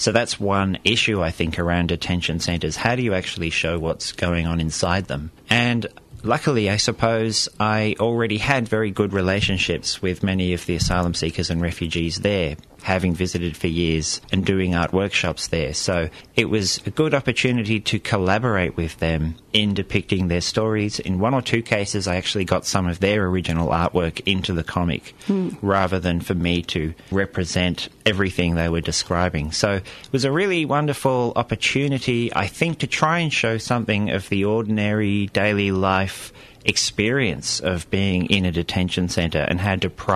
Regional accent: Australia; also born or lived in Liverpool, United Kingdom; And my mum's British, and dad and mum met in England. And I was born in Liverpool in the UK, but grew up in Australia my whole life. So we migrated here when I was a little baby.

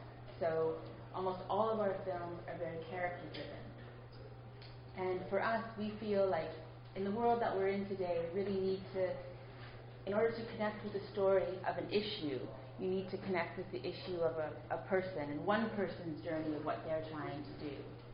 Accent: Vancouver, British Columbia, Canada; also born or lived in Afghanistan; now in London, United Kingdom; Originally, I'm from Vancouver, and I've spent about 10 to 12 years in Afghanistan, and I've always kind of come back to London as a base.

